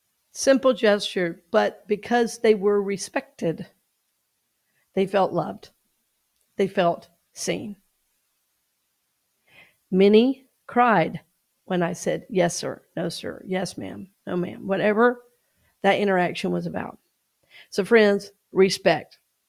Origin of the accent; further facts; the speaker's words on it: Atlanta, Georgia, United States; I grew up in Atlanta.